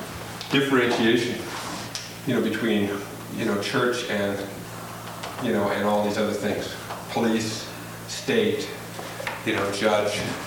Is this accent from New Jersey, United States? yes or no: no; Mercer Island, Washington, United States; I grew up on Mercer Island, which is a wealthy suburb of Seattle.